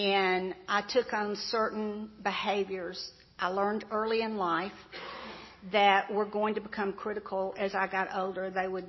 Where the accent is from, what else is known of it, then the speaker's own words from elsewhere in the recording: Atlanta, Georgia, United States; So I was born in Atlanta. I'm an Atlanta native. I've always lived around metropolitan Atlanta.